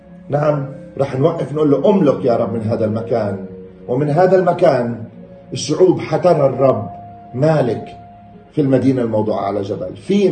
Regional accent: Jordan; بدي أترجاكم اليوم وأنا من الأردن اليوم

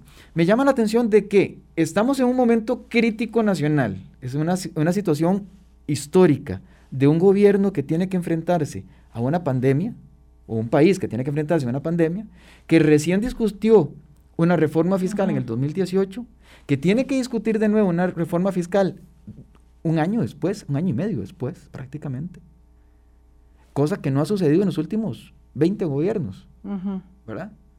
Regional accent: Costa Rica; Como buena población costarricense

